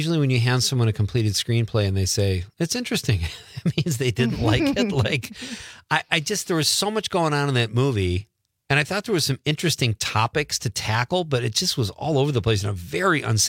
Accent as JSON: {"language": "English", "town": "Chicago", "region": "Illinois", "country": "United States", "lives_now": "Wisconsin, United States", "said": "We moved to northern Wisconsin from Chicago in the city to this rural little town"}